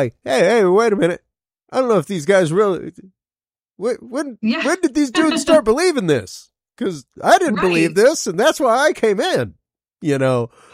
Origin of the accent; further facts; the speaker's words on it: Louisiana, United States; now in Texas, United States; like as a Cajun, we have Rougerou.